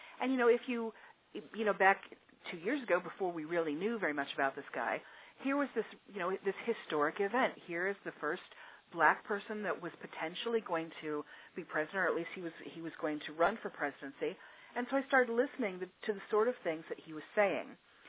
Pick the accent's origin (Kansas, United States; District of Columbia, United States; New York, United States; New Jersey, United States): New York, United States; Where I'm from New York, but I'm not in New York right now.